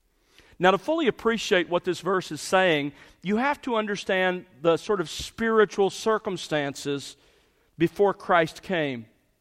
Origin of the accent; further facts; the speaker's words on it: the South, United States; accent: southern; For those of you who are bothered by my southern accent, that's F-O-R, for.